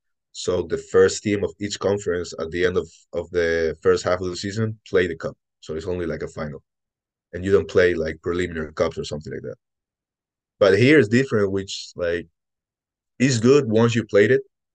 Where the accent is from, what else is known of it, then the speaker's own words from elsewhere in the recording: Spain; now in Ireland; Like I'm from Spain, and like I've only played basketball since I'm probably 8 years old.